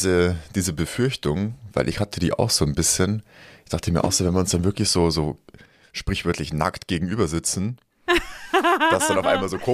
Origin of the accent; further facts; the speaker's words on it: Landshut, Bavaria, Germany; da fahren wir von Landshut, von meinem Heimatort, fährt so ein Fanbus immer zur Allianz Arena.